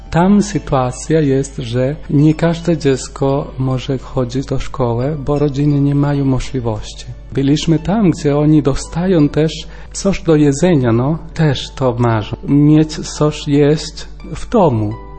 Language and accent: Polish; Argentina; ja jestem z Argentyny.